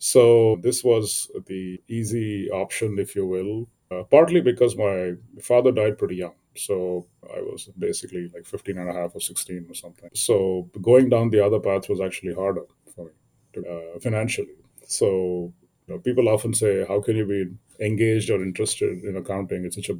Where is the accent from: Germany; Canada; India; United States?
India; when I was growing up in India